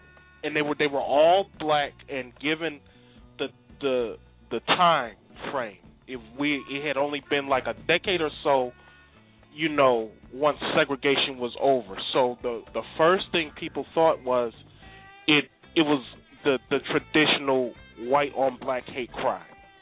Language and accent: English; Atlanta, Georgia, United States; also born or lived in New Jersey, United States; My family relocated from New Jersey to Metro Atlanta around 1978, late 78. And I grew up in the Atlanta area experiencing the child murders firsthand.